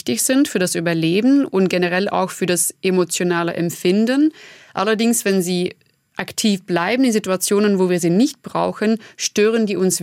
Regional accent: Flanders, Belgium; accent: Flemish; first language Flemish; German is a second language; now in Germany; Vor allem, also zuerst Flämisch ist meine Muttersprache. Das ist auch ein Dialekt, was ich spreche. Da bin ich auch wirklich sehr stolz drauf.

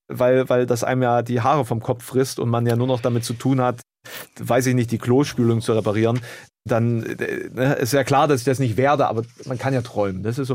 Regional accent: Germany; accent: Thuringian; Es ist Thüringisch. Wir sprechen Thüringisch.

